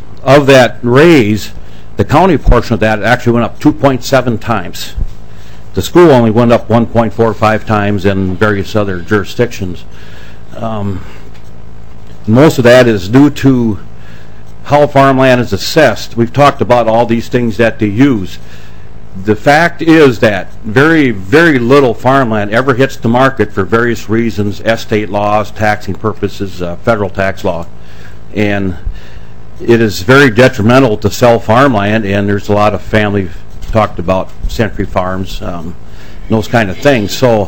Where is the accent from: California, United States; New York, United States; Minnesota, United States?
Minnesota, United States; Lisle; I'm from the Lisle, Minnesota, and we're in the very southern end of the state. In fact, our farmland borders the state line